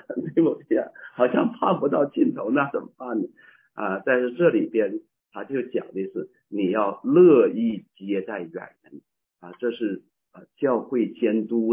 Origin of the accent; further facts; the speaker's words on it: China; moved away; 我们是从大陆来的啊，特别我们那个时代常常定性啊